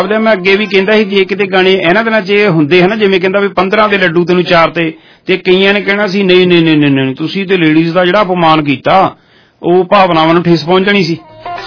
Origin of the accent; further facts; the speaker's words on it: Kuhala, Punjab, India; ਮੇਰਾ ਪਿੰਡ ਕੁਹਾਲਾ